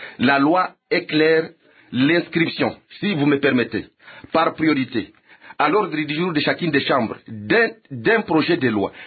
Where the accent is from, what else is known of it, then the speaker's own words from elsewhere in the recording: DR Congo; nous sommes tous des Congolais, les députés de l'opposition